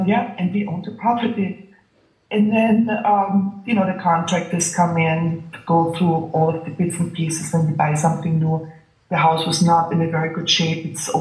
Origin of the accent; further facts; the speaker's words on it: Austria; English is a second language; now in United States; I'm an American citizen, so you know, I live mainly in the United States. But I come here during the summertime, during the wintertime, originally from Austria, so I'm traveling a lot.